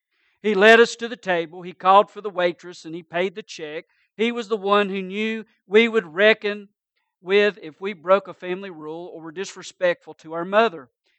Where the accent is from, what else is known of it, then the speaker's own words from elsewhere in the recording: Greenville, South Carolina, United States; When I was a boy growing up in Greenville, South Carolina, my father was away from home more than half of every year, preaching across the country.